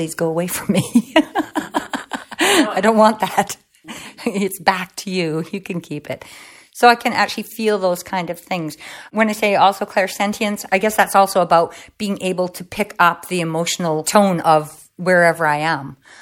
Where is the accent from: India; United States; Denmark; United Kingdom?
United Kingdom; England; also born or lived in Canada; now in Spain; Originally, I'm from England, and I've lived in Canada for a long time. Obviously, I'm in Spain now. I've traveled throughout the world, so I've done a little bit of traveling. So perhaps have a hybrid accent on me now.